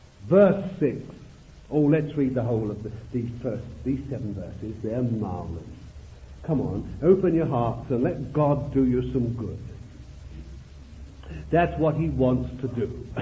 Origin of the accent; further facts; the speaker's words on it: Bethnal Green, London, United Kingdom; I told him I was born in Bethnal Green. He didn't look down his nose at me. He says, it's not like it used to be now, it's all new, have you been these days and all that. But I can remember living in Bethnal Green in a place called Lark Row